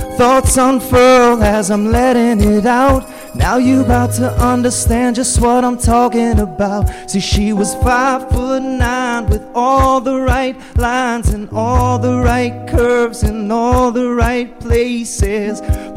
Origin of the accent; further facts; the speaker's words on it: Toronto, Ontario, Canada; I'm from Toronto, Canada.